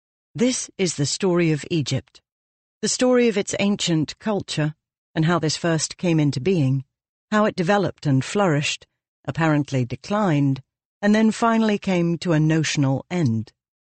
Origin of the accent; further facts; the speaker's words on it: Barnsley, Yorkshire and the Humber, United Kingdom; a young girl growing up in the Yorkshire mining town of Barns